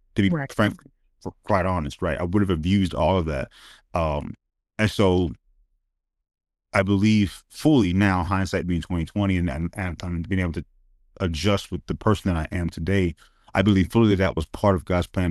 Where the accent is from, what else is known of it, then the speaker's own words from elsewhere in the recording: Southern United States, United States; I grew up in the Bible Belt thinking that piety and poverty were synonymous.